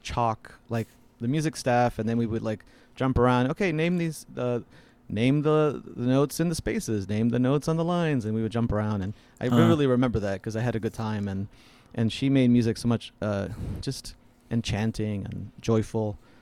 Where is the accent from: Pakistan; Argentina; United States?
Argentina; accent: Argentine; English is a second language; So my Argentine accent was eliminated immediately. I had a very thick accent.